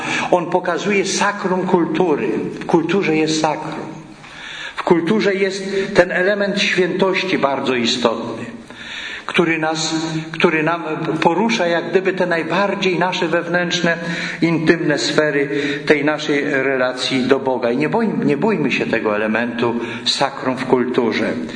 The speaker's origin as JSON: {"language": "Polish", "region": "Pomeranian Voivodeship", "country": "Poland", "said": "Ja też jestem Kaszubą"}